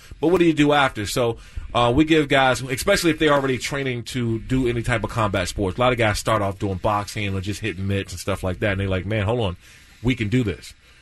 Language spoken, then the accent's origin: English; Maryland, United States; also born or lived in Washington, D.C.; And I grew up in Maryland and in Washington, D.C. area.